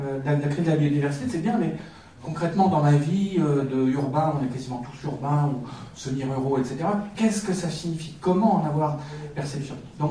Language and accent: French; Paris, Île-de-France, France; moi je suis parisien. Et je vis dans le 6e. Enfin, je vivais, mes parents vivaient dans le 6e arrondissement.